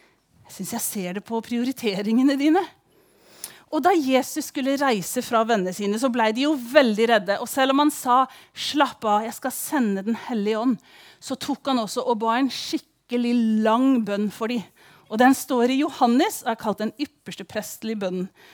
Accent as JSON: {"language": "Norwegian", "town": "Kristiansand", "region": "Agder", "country": "Norway", "said": "Det jo ingen som skjønner på min dialekt at jeg fra Kristiansand, for eksempel."}